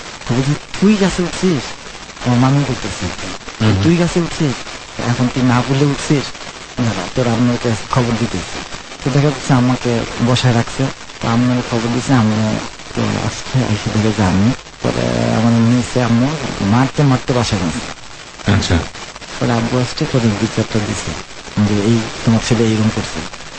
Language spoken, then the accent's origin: Bangla; Rangpur, Rangpur Division, Bangladesh; আমার বেড়ে ওঠা রংপুরে, রংপুরে আমার জন্মস্থান।